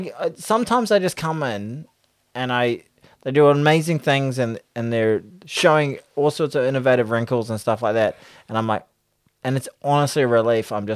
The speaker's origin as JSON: {"language": "English", "country": "South Africa", "accent": "South African", "lives_now": "Auckland, New Zealand", "said": "my South African accent, it's"}